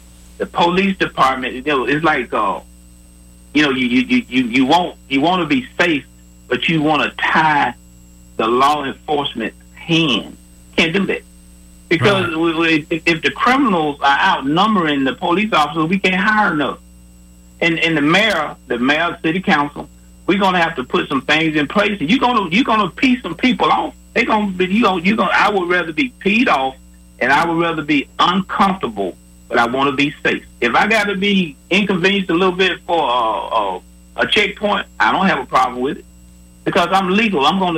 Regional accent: Montgomery, Alabama, United States; And I was raised here in Montgomery, born in Montgomery. I'm a 58-year-old black male

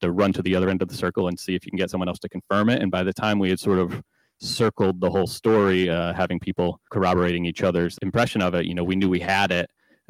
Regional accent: Connecticut, United States; growing up in Connecticut as a UConn fan, I've enjoyed most of my life with UConn being relatively great

